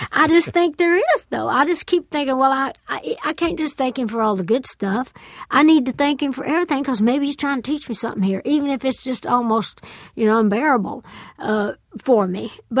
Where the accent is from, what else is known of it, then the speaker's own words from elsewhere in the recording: the South, United States; I grew up in the South and in a, you know, fundamental church and all that stuff.